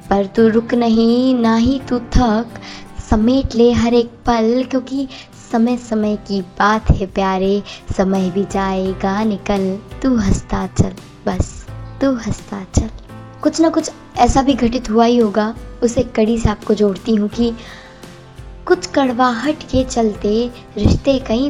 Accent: Indore, Madhya Pradesh, India; इंदौर से हूँ।

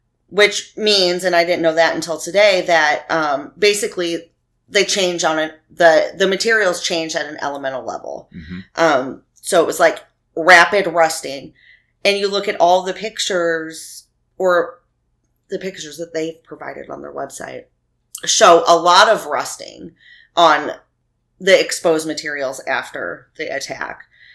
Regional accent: United States; because I'm American, did not have that technology.

